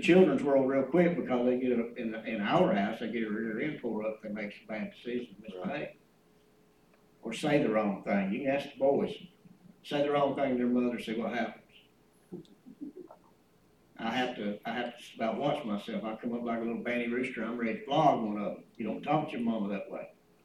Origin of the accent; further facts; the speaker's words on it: Georgia, United States; I was real born and raised in Georgia.